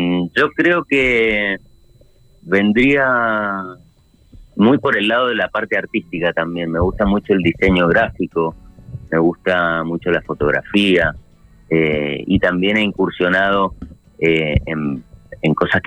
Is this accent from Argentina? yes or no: yes; Argentina; yo vengo de Argentina y ahí mi música suena en Argentina, en las radios